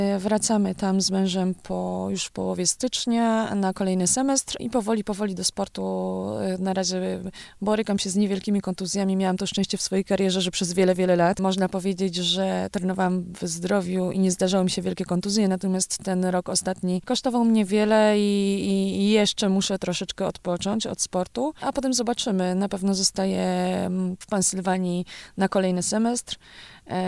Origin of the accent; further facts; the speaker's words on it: Tarnów, Lesser Poland, Poland; Sama pochodzę z Tarnowa